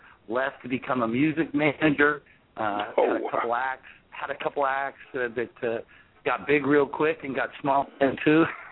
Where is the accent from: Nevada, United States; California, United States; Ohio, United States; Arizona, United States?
Nevada, United States; Reno; Believe it or not, I grew up in Reno, Nevada.